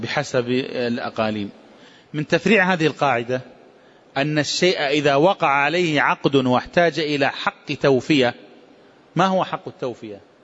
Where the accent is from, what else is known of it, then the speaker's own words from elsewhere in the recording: Najd, Saudi Arabia; في نجد عندنا ما يسمى بالصبرة